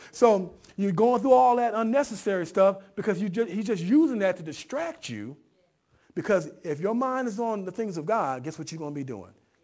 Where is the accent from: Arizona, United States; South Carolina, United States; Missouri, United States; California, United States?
California, United States; Los Angeles; And I just happen to be a Laker fan since I'm from Los Angeles, right?